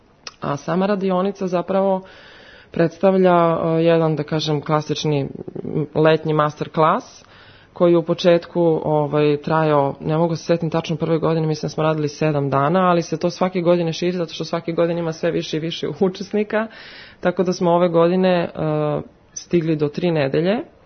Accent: Negotin, Bor District, Serbia; Ja sam, kažem, potekla iz Negotina, iz te muzičke škole

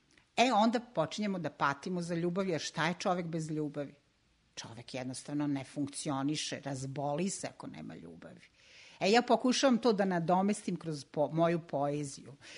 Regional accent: Kozarska Dubica, Republika Srpska, Bosnia & Herzegovina; also born or lived in Banja Luka; Ja sam Hercegovka poreklom, ali su me roditelji doneli kad sam imala nekih 14 meseci u Bosansku Dubicu, sadašnju Kozarsku Dubicu. Tamo sam išla u osnovnu školu, u gimnaziju, a u Banja Luci sam završila pedagošku akademiju.

